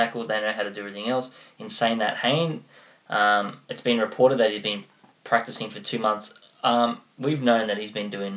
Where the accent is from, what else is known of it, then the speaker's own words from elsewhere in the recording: Australia; But as an Australian NFL fan, I'm excited about.